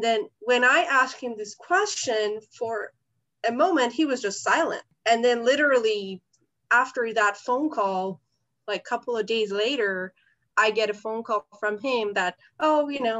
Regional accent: Iran; moved away as an adult; So I was born and raised in Iran. I lived there for 23 years, and I moved here 10 years ago.

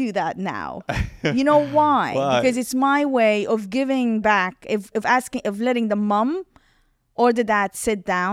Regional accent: Khartoum, Sudan; So I was born and raised in Khartoum, which is the capital of Sudan.

